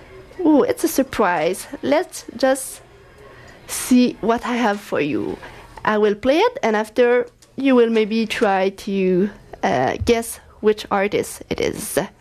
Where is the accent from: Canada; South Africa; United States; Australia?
Canada; Montreal, Quebec; I'm from Montreal.